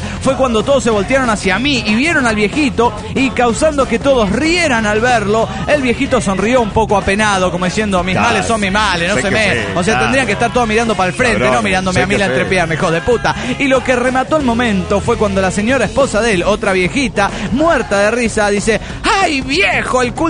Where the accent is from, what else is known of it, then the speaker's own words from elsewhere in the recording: Managua, Nicaragua; de Managua, Nicaragua.